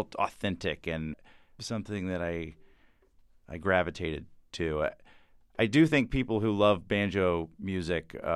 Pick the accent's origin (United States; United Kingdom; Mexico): United States; Atlanta, Georgia; I just know that, you know, I grew up in Atlanta, Georgia, and there was some early, I guess, exposure to it.